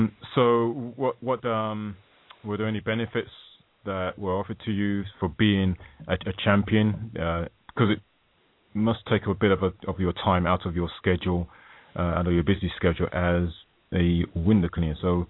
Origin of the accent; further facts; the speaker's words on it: London, United Kingdom; me being a Londoner myself